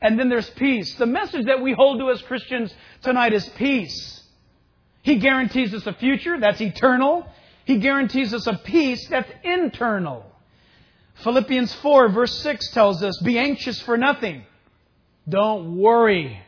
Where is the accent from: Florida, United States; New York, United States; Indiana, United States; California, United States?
California, United States; I'm from California. And every officer I spoke to said, California, what are you doing here?